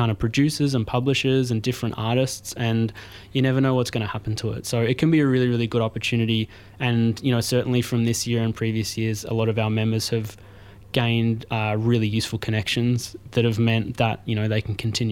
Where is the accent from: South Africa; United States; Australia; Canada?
Australia; Melbourne, Victoria; now in New Zealand; because people can probably already tell from my accent that I'm not from here. The text lines were like, just like, who the fuck is this guy? So I'm originally from Melbourne